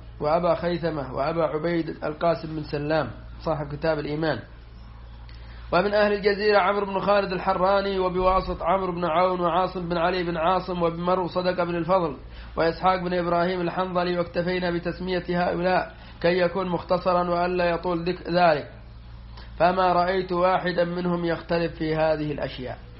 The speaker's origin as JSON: {"language": "Arabic", "country": "Yemen", "said": "وقد كانوا عندنا في اليمن يحلفون الناس والذي خلق القرآن"}